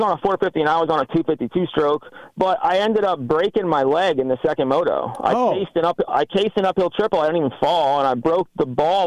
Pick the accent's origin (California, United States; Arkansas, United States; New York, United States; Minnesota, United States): New York, United States; now in Florida, United States; The girl that I'm engaged to now is from New York, from my hometown also.